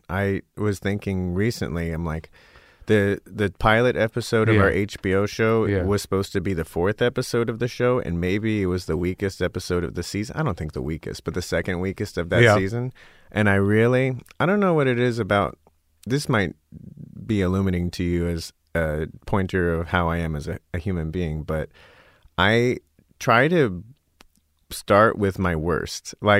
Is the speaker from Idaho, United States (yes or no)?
no; Scottsdale, Arizona, United States; I have a similar background to you. I'm a middle-class Jew from the desert.